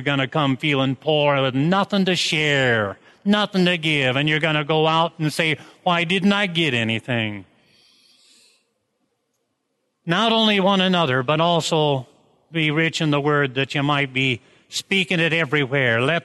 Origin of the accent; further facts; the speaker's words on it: Iowa, United States; I grew up in Northeast Iowa in a small farming community, and in those days there was a farmstead about every quarter or half a mile.